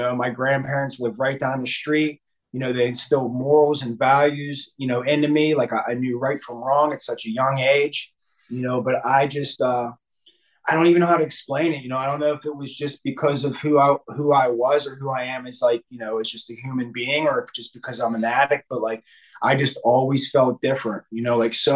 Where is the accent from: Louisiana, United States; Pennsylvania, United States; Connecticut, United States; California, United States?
Pennsylvania, United States; Pittsburgh; I am from Pittsburgh, Pennsylvania